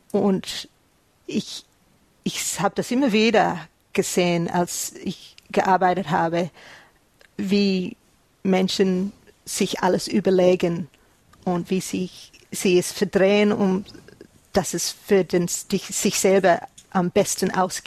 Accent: Queensland, Australia; German is a second language; ich komme aus Queensland. Es ist im Norden, Nordosten von Australien.

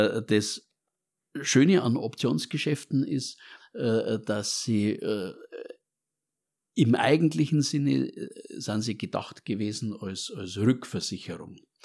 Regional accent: Munich, Bavaria, Germany; München spielt für mich allein deswegen eine große Rolle, weil ich ein Münchner bin, also mit Stammbaum sogar, ne? Und das ist meine Heimat und da kenne ich mich aus.

